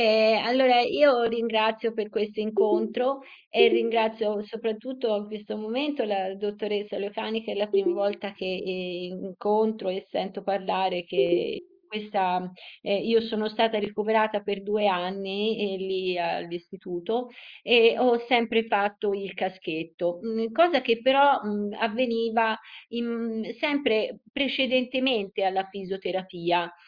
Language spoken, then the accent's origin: Italian; Montecatini, Tuscany, Italy; Io sono di Montecatini, quindi sono la Toscana.